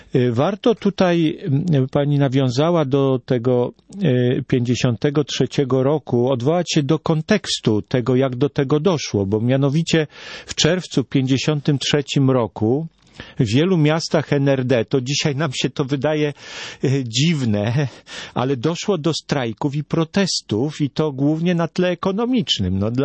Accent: Kalisz, Greater Poland Voivodeship, Poland; now in Warsaw, Poland; No ja tylko pracuję i mieszkam w Warszawie, pochodzę z Kalisza

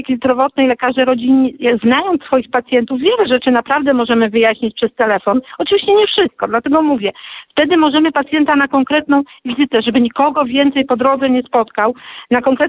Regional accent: Lublin, Lublin Voivodeship, Poland; No ja jestem z Lublina, w Lublinie tak to działa i działa sprawnie.

